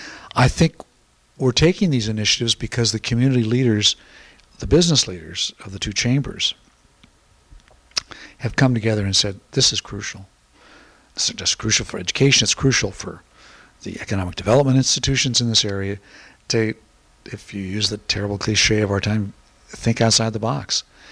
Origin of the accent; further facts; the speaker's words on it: Los Angeles, California, United States; I came from Los Angeles, where as the freeways developed, the notion was you could get anywhere in 20 minutes